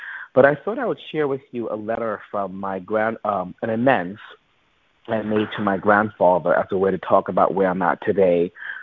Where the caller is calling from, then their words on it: Manhattan, New York, United States; I'm also calling from Manhattan. I was upstate where I bought a house right before the pandemic